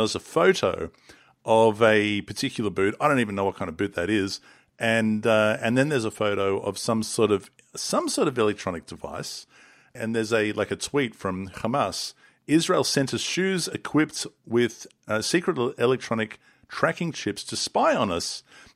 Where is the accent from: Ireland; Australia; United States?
Australia; I'm really proud as an Australian